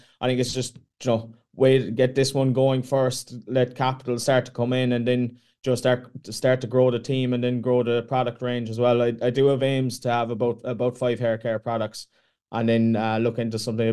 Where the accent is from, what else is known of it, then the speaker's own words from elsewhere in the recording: Glengarriff, Munster, Ireland; I'm from Glengariff in West Cork